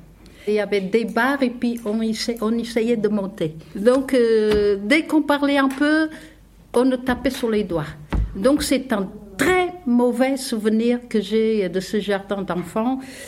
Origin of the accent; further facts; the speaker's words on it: Portugal; moi, j'ai commencé par le jardin d'enfants. C'était chez les bonnes sœurs. Pour les parents qui n'étaient pas riches, parce que ça se passait au Portugal, pas en France.